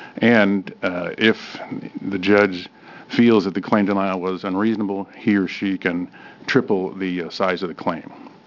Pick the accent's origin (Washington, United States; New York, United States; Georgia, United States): Washington, United States; Vancouver; I'm a lawyer from Vancouver, Washington, and I do a lot of work in Portland as well.